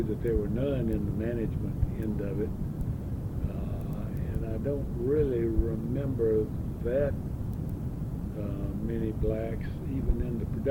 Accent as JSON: {"language": "English", "town": "Atlanta", "region": "Georgia", "country": "United States", "tie": "born or raised there", "said": "I was born right here in Atlanta, Georgia. Went to the Atlanta Public Schools."}